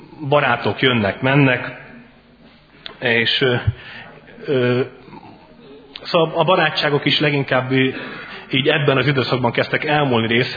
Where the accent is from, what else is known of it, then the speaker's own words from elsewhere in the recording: Székesfehérvár, Fejér, Hungary; born there; now in Szombathely, Hungary; Én Székesfehérváron születtem elég fiatalon, és csak az idők múlásával ide Szombathelyre kerültem. Körülbelül most már 7 éve feleségemmel itt élünk Szombathelyen.